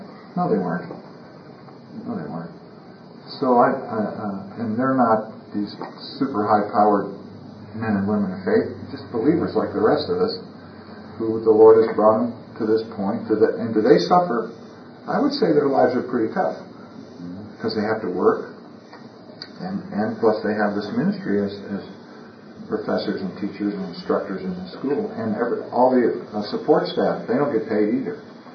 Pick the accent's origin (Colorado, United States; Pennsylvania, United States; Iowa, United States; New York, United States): Iowa, United States; born there; And I was born in Iowa.